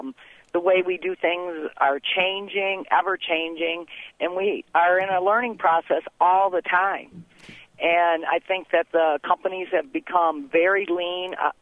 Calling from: Flint, Michigan, United States; I'm from Flint, Michigan. I work at an engine plant. I'm an electrician.

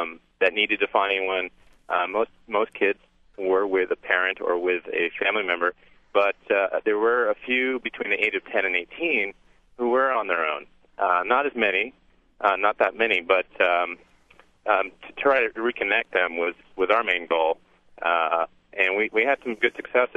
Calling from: California, United States; Well, I'm calling from the Bay Area.

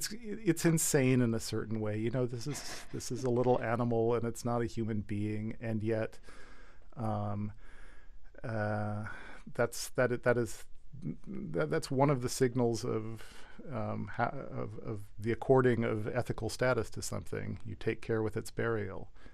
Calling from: Santa Cruz, California, United States; I'm speaking from Santa Cruz, and further down on Monterey Bay

